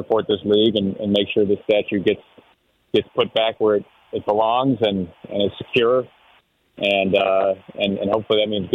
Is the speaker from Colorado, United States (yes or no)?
no; Cleveland, Ohio, United States; So it's just, as a small market guy myself, I'm from Cleveland.